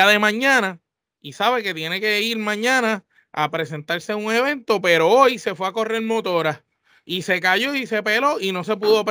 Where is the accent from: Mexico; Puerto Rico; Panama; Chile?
Puerto Rico; Como puertorriqueño, como fanático del deporte y como patriota, le duele verla llorar.